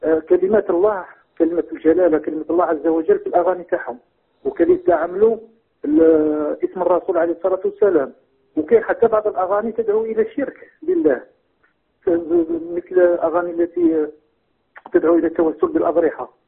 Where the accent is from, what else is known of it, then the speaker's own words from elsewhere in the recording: Algeria; كاين بعض المغنيين خاصة عندنا في الجزائر